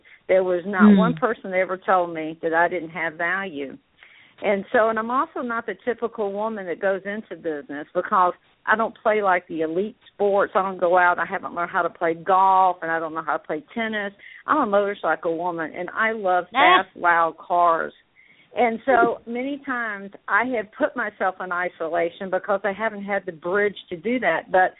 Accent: the South, United States; And I grew up in the South, and I hate to tell you how old I am, so I'm not going to tell you how old I am.

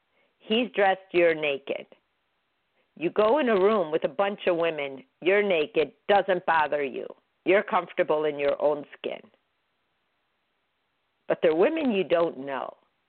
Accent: Chicago, Illinois, United States; Just my opinion, but I'm from Chicago, so you can't judge.

